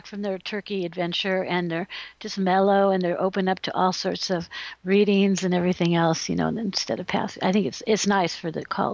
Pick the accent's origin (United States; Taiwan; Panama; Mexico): United States; and I'm an American